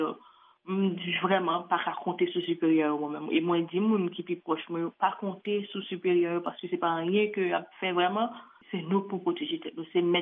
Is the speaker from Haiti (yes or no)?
yes; Haiti; Moi-même, en tant que haïtienne, j'ai un débat que je remarquais dans ce circuit, dans le fonctionnement, nous-mêmes en Haïti.